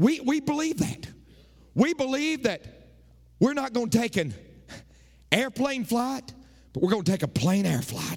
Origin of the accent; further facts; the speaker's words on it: United States; and I'm an American